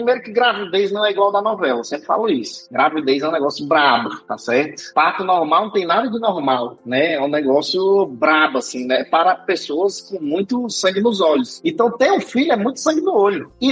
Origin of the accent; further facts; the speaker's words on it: Ceará, Brazil; Aí eu sou cearense, então o cearense, eu não consigo nem quero apagar assim meus sotaques e tudo.